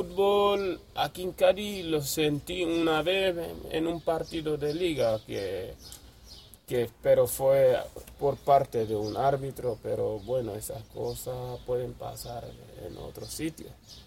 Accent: Senegal; now in Spain; Y soy de Senegal, fíjate que no hay ningún problema.

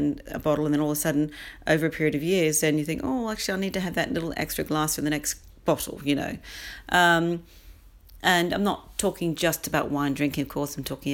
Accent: Australia; moved away as an adult; now in London, United Kingdom; I'm Australian, although I've lived in London for 22 years

